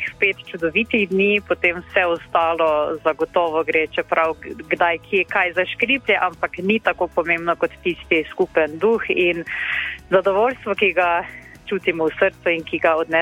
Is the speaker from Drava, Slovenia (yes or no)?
yes; Drava, Slovenia; jaz prihajam iz Mariborske škofije, iz župnije Svetega Marka, niže Ptuja. Sem pa študirala v Kopru